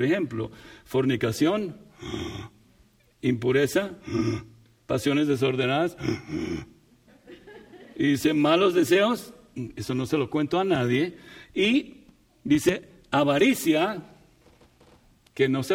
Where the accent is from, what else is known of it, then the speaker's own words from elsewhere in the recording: Bogotá, Colombia; now in United States; Yo nací en Bogotá y yo nací en un barrio que era pudiente. Pero yo también iba a los barrios que no eran tan pudientes. Yo sé lo que es la pobreza. Cuando vine a Estados Unidos no tenía nada, nada.